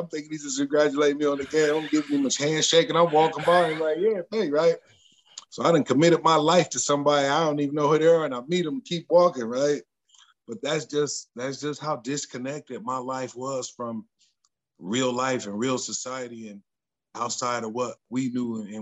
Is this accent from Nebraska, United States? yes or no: no; Columbus, Ohio, United States; Ohio State-Michigan rivalry, because I'm from Columbus.